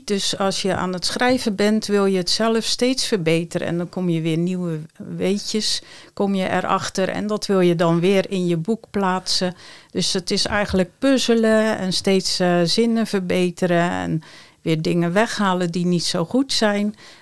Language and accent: Dutch; Hellevoetsluis, South Holland, Netherlands; born there; now in Middelharnis, Netherlands; Ik ben in Hellevoetsluis geboren in 1963. Ik woon nu in Middelharnis, vlakbij de Vlietberg.